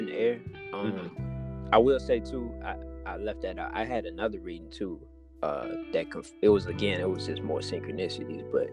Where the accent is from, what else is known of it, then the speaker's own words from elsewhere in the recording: Virginia, United States; No, I'm actually from Virginia.